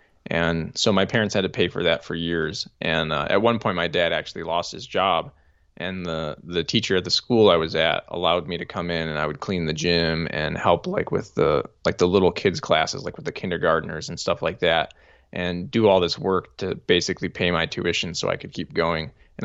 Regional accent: Michigan, United States; Yeah, originally I was from Michigan, the Metro Detroit area. We call it the Metro, but it's a little bit outside, about an hour from Detroit.

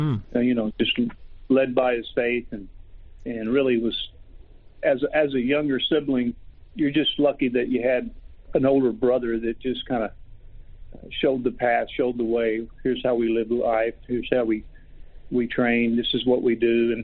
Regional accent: Del City, Oklahoma, United States; We grew up in Dell City, Oklahoma, like you said. I've been pretty fortunate that I've been able to stay here in the state.

